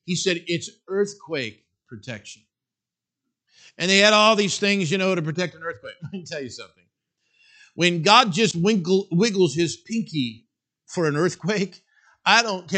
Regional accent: Wyoming, United States; I mean, I grew up in Wyoming.

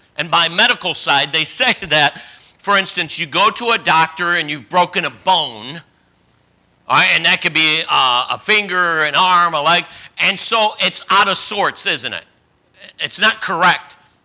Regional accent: Cleveland, Ohio, United States; growing up, I grew up in Cleveland, Ohio under Roy Thompson.

